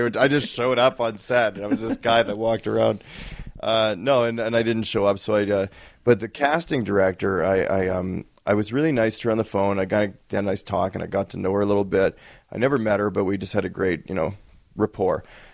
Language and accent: English; Winnipeg, Manitoba, Canada; I mean, I'm from Winnipeg.